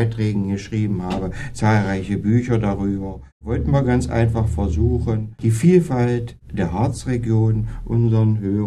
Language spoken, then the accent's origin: German; Gernrode, Saxony-Anhalt, Germany; meine Heimatstadt Gernrode. Eine über 1000-jährige Stadt, die auch durch die Stiftskirche, sage ich mal, national und international bekannt ist.